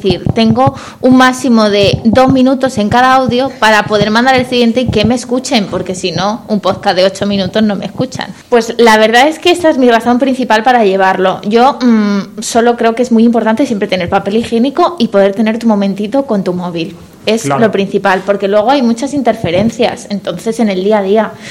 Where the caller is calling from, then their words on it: Madrid, Community of Madrid, Spain; de Madrid.